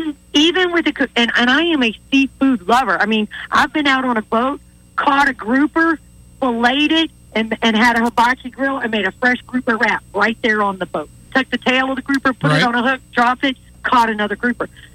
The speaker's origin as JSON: {"language": "English", "town": "Pensacola Beach", "region": "Florida", "country": "United States", "tie": "born or raised there", "said": "And like I said, I'm a beach baby. I was born and raised on Pensacola Beach."}